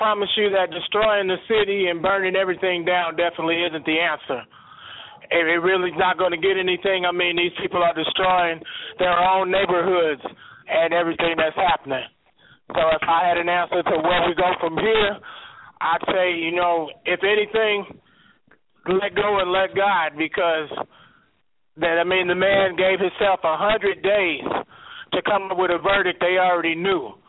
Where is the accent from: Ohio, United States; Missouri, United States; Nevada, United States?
Missouri, United States; St. Louis; Honestly, I wish I had the full answer to that, because St. Louis being my hometown, it's like, what can you do?